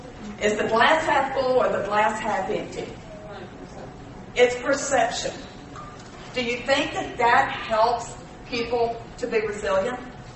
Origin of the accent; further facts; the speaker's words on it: Mississippi, United States; We're from Mississippi. Katrina hit us 10 years ago. Hit us hard. We were the epicenter.